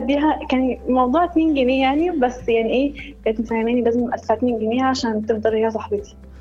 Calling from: Cairo, Cairo Governorate, Egypt; also born or lived in Saudi Arabia; من القاهرة.

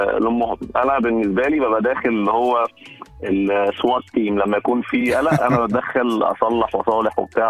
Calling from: Dubai, United Arab Emirates

